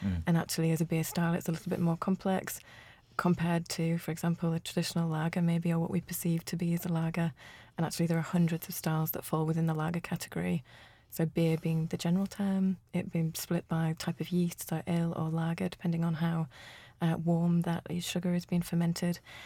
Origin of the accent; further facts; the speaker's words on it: Hull, Yorkshire and the Humber, United Kingdom; moved away as an adult; now in London, United Kingdom; I'm from Hull in East Yorkshire originally, and I moved down to London just over 10 years ago